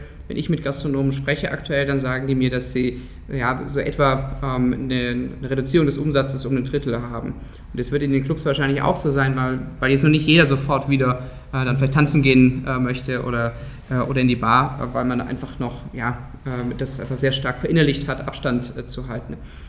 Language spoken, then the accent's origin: German; Stuttgart, Baden-Württemberg, Germany; ich bin in Stuttgart aufgewachsen, bin auch regelmäßig in Stuttgart unterwegs gewesen.